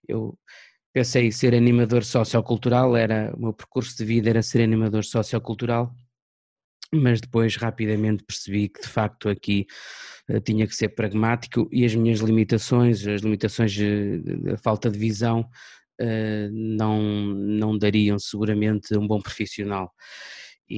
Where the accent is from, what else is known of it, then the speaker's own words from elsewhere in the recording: Penafiel, Norte, Portugal; now in Braga, Portugal; Eu não sou natural de Braga, sou natural da cidade de Penafiel, de uma freguesia que faz parte do concelho de Penafiel, que é Canelas neste caso. E depois, portanto, quando vim aqui para Braga há 14 anos